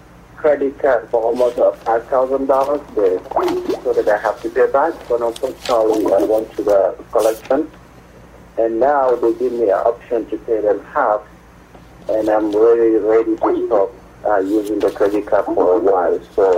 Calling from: Indianapolis, Indiana, United States; I'm from Indianapolis.

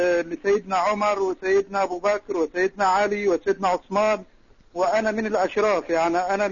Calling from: Saudi Arabia; أنا بكلمك حضرتك من السعودية

